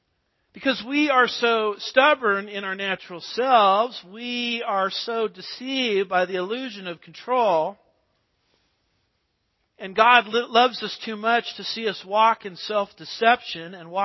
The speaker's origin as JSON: {"language": "English", "region": "California", "country": "United States", "tie": "born or raised there", "said": "I was raised in California. Earthquakes were very common."}